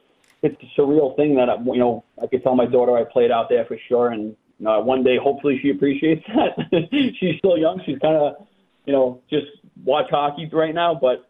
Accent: New York City, New York, United States; You know, growing up in New York, and I was always a Rangers fan, so getting to play for New York was a special thing.

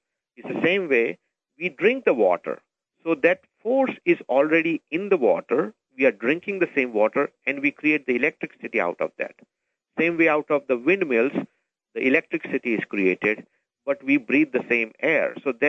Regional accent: India; I come from India

